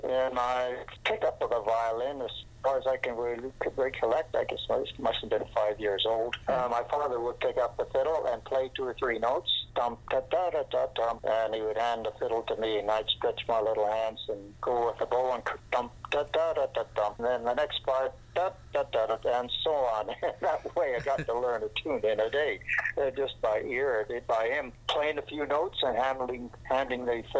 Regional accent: Kelowna, British Columbia, Canada; Kelowna was my hometown. I got to play on the Kelowna radio station, and then the other stations asked me to play there too.

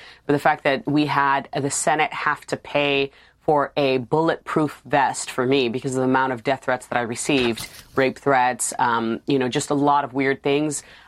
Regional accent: New York, United States; Yeah, I'm an American through and through, born in New York, raised by Uncle Sam in the foster care system.

